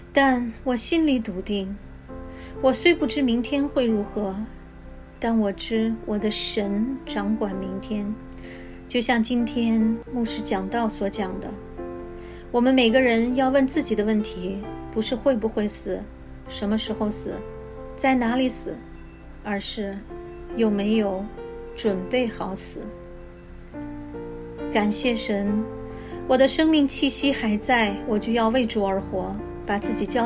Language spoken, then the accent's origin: Chinese; China; now in United States; 30年前我们从中国移民到美国，是不是30年以后的今天我们又要移居他方？